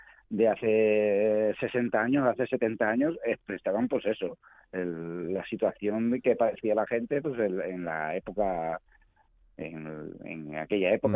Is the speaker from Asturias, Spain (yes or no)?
no; Extremadura, Spain; nosotros somos extremeños, esta es nuestra cultura y vamos para adelante con ella.